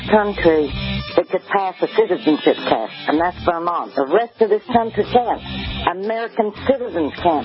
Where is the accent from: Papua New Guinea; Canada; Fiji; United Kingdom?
United Kingdom; England; now in United States; I'm from England.